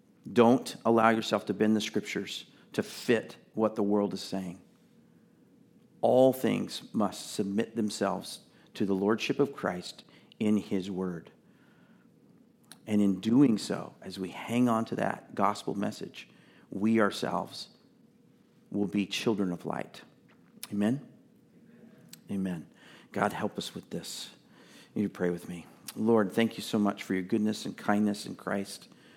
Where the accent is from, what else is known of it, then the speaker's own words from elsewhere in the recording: Texas, United States; So I grew up in Texas, and many times driving to Central Texas, or what we call Central Texas, is actually almost West Texas.